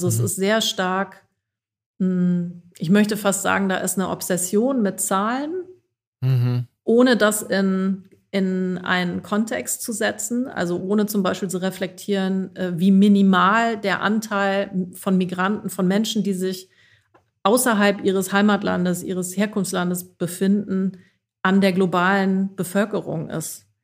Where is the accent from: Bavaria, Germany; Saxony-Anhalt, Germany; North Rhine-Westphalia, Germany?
North Rhine-Westphalia, Germany; Aachen; moved away as an adult; now in Hamburg, Germany; Also ich bin Binnenmigrantin, denn ich komme ursprünglich aus dem Westen der Republik, aus der Nähe von Aachen und bin zum Studium nach Hamburg gekommen, lebe hier jetzt immer noch.